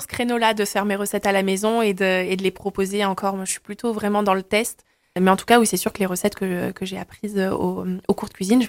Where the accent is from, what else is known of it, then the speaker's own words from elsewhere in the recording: Auvergne-Rhône-Alpes, France; Alors, je suis une vraie auvergnate, hein, pour le coup.